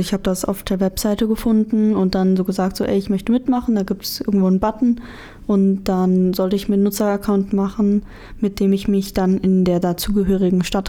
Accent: Hattingen, North Rhine-Westphalia, Germany; now in Erfurt, Germany; Ich weiß auch, dass meine Heimatstadt Hattingen auch teilgenommen hat.

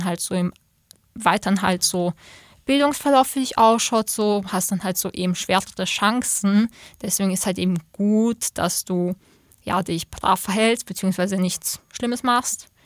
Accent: Austria; Bei uns in Österreich hieß das früher, weiß ich noch, die Mittelschule Hauptschule

